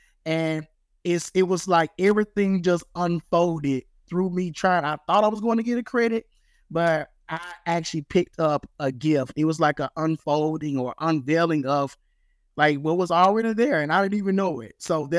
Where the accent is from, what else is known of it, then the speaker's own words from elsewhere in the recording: Humboldt, Tennessee, United States; I am from Tennessee. And I live in a little country town called Humboldt.